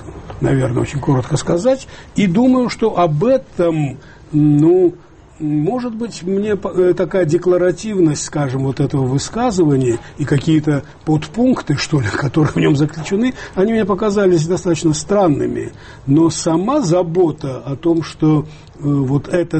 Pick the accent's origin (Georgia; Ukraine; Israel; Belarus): Georgia; но и как грузин.